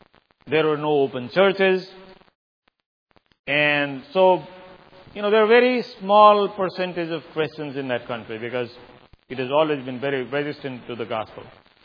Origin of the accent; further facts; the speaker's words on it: Kathmandu, Bagmati, Nepal; English is a second language; in Kathmandu. I was born in Kathmandu. I was raised in Kathmandu. So I was sent to a missionary school, St. Xavier School. That was a Jesuit school.